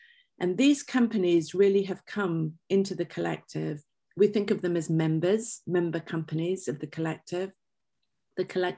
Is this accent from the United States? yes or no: no; Nairobi, Kenya; born there; So I think it's fair to say that the very beginning of my journey was my birth in Africa. I was born in Nairobi to a awesome mum and dad.